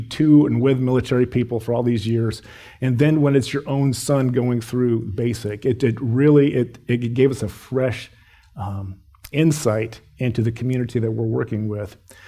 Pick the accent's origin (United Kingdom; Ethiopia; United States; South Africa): United Kingdom; England; So this year, we're from England, right?